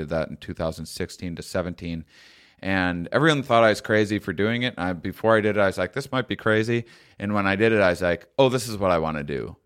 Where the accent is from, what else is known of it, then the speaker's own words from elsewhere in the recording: La Crosse, Wisconsin, United States; So like I'll go through Wisconsin where I'm from originally.